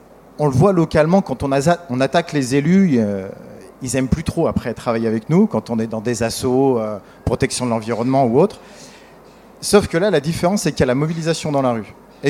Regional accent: Bourg-en-Bresse, Auvergne-Rhône-Alpes, France; moi, je viens de Bourg-en-Bresse

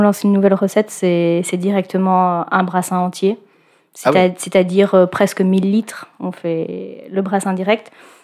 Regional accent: Belgium; moved away as an adult; now in France; Moi, je suis belge. J'ai fait des études en Belgique. Et la sortie de mes études, étant déjà en couple avec un Isérois de Charavine, je me suis installée à Saint-Jean-en-Valdaine. Et donc ça, c'était en 2006.

